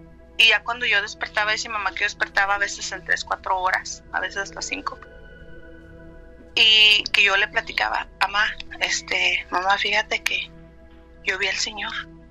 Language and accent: Spanish; Mexico City, Mexico; cuando yo tenía 2 añitos, mis papás estábamos en la Ciudad de México. Nosotros somos de la Ciudad de México.